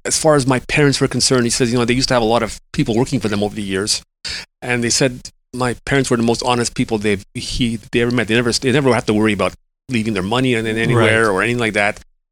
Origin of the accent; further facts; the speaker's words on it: Westmount, Quebec, Canada; born there; I was born in Westmount, Quebec, in a small mansion.